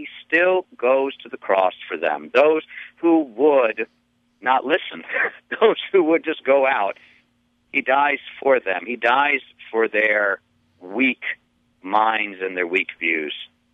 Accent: the South, United States; well, I grew up in the South, and down there, the Lutheran minister is not Captain Popular.

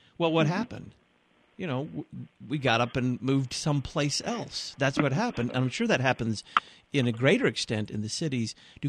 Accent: Dallas, Texas, United States; The neighborhood that I grew up in Dallas, Texas, was, when I was growing up there in the 60s and 70s, was kind of just absolute middle-class suburbia.

